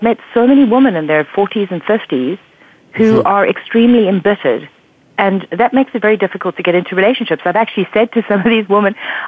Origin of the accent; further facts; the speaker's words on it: South Africa; also born or lived in England; Well, I was born in England, but I lived in South Africa for the grand majority of my life.